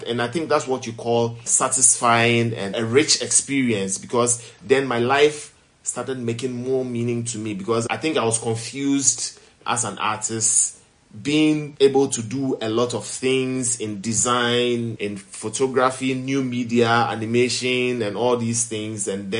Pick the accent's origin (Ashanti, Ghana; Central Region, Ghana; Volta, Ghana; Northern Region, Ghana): Volta, Ghana; It was a cultural shift for me, despite the fact that I was Ghanaian. I come from Volta region